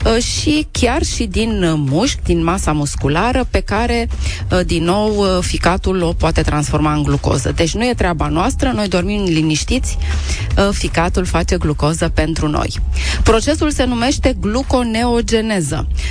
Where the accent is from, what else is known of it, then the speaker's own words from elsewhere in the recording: Romania; Noi, ca români, cred că avem un pic din toate.